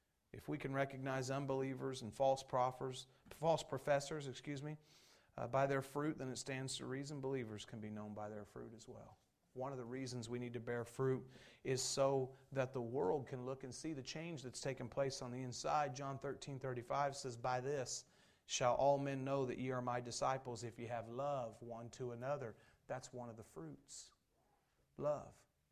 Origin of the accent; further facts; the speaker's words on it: Indiana, United States; So we're from Indiana